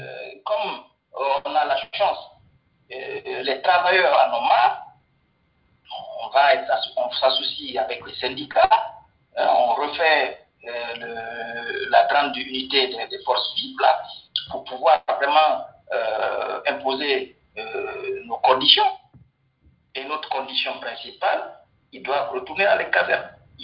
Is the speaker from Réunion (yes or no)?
no; Guinea; Parce que après tout, nous sommes tous des Guinéens.